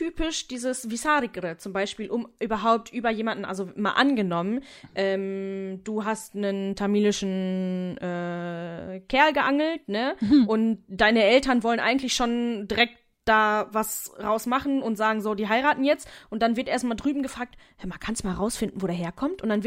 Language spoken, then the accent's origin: German; Duisburg, North Rhine-Westphalia, Germany; woher kommst du? Und ich so, ja, aus Duisburg. Und dann kam halt, ja, und wo kommen deine Eltern? Her, ne? Ende Uhr. Und ich so, ja, Jalpanem, Jaffna